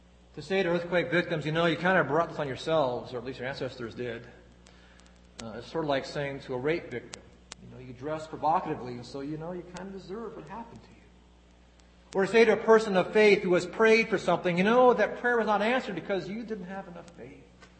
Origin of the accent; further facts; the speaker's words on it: United States; I'm a bit embarrassed, to be honest, as an American, but I'm even more embarrassed as a Christian.